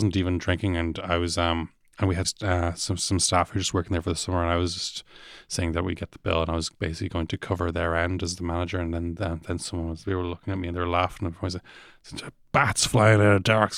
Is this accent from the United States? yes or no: no; Rathfarnham, Leinster, Ireland; I know what I'm from Athfarnham, which at one point in history was considered Wicklow before they redrew the line.